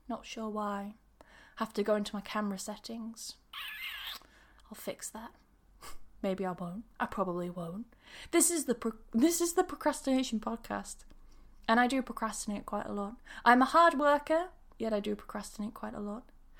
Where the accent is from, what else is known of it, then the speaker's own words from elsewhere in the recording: England, United Kingdom; accent: changed; I was born in York, but then I moved to a small town in...